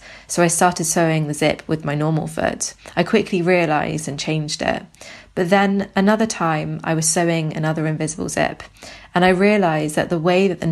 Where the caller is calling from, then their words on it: Bristol, South West England, United Kingdom; I'm calling from Bristol in the UK.